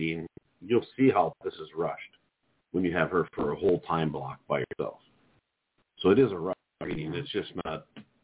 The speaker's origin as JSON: {"language": "English", "town": "Duluth", "region": "Minnesota", "country": "United States", "said": "I'm a fish guy. I'm from Duluth, too. I fished rivers all the time."}